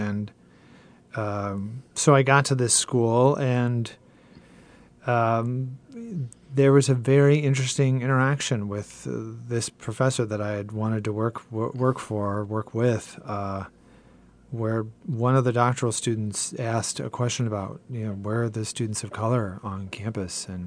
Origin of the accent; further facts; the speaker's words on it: San Fernando Valley, California, United States; I grew up in the San Fernando Valley, so I'm an LA Unified kid, and I never thought about being a teacher.